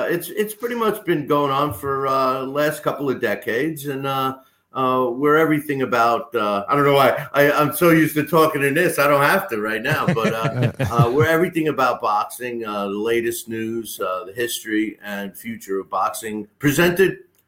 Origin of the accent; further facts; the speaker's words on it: England, United Kingdom; I'm from England